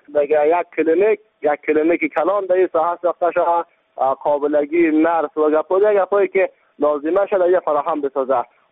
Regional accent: Baghlan, Afghanistan; ولایت ما بغلان است

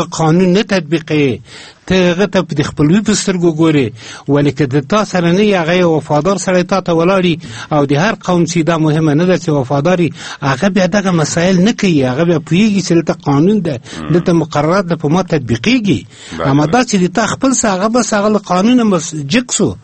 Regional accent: Afghanistan; ما افغان هستیم

